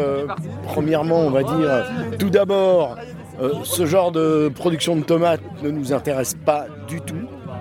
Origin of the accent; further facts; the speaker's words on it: Savigny-le-Vieux, Normandy, France; Nous, on vient de Savigny-le-Vieux, nous, hein, de la Manche.